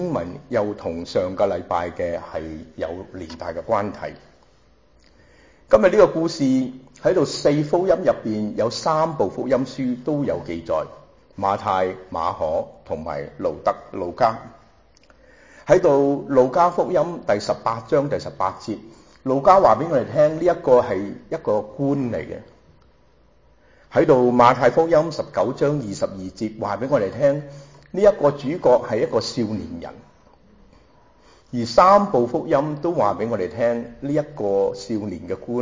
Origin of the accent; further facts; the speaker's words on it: Hong Kong; 仲係我哋香港人話咩啊？